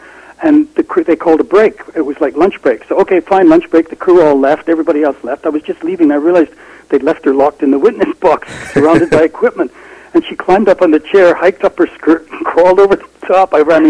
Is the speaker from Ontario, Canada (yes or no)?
no; British Columbia, Canada; also born or lived in England; I was actually a Canadian born out of a country. I was born in England